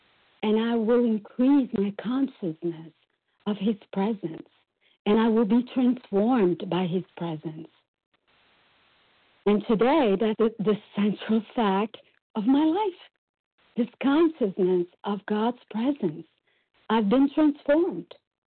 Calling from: Brazil; English is a second language; I'm calling from Brazil.

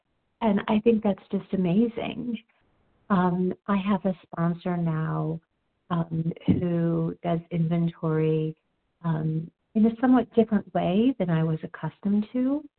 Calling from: Denver, Colorado, United States; I'm calling from Denver.

